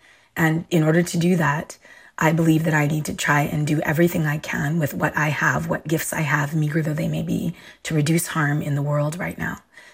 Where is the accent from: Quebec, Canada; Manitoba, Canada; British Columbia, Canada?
Quebec, Canada; Montreal; And if I said I'm from Montreal, born and raised